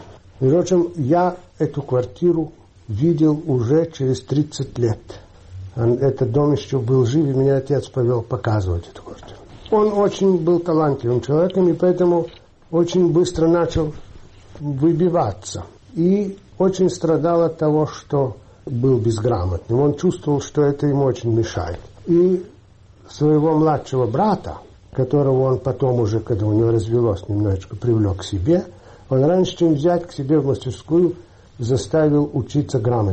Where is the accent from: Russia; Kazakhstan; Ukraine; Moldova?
Ukraine; Kyiv; born there; Я родился в Киеве. Все дети родились в Киеве.